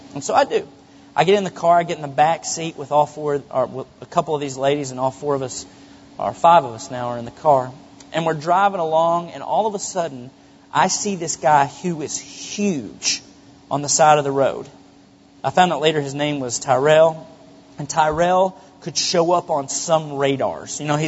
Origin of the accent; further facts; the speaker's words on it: Benton, Arkansas, United States; I grew up in Benton, Arkansas, and we were segregated.